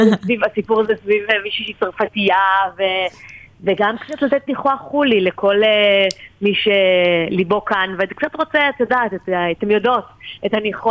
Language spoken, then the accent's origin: Hebrew; Netanya, Center District, Israel; מאז שאני ילדה אני מנתניה